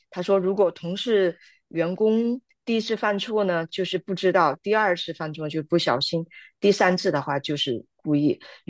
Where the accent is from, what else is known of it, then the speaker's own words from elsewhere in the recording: China; 我们中国人的就是这个习惯，就是很喜欢翻旧账